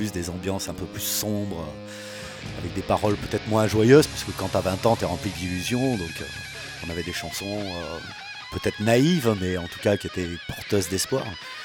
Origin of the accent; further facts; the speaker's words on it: Mende, Occitanie, France; j'ai fait de la batterie pendant 2 ans quand j'étais ado à Mende.